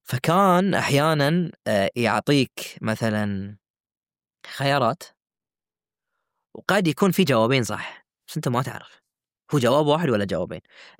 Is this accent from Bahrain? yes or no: yes; Bahrain; أحد أهم المشاريع الكروية اللي عندنا في البحرين